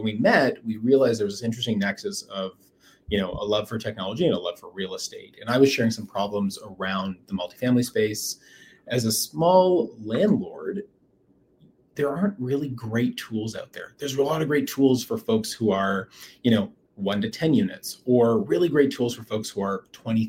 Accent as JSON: {"language": "English", "town": "Calgary", "region": "Alberta", "country": "Canada", "tie": "born or raised there", "said": "being born and raised in Calgary, came home to Calgary"}